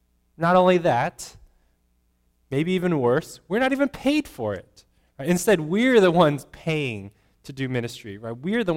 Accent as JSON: {"language": "English", "country": "United States", "tie": "born or raised there", "said": "just because I grew up in America and I could speak English in Taiwan."}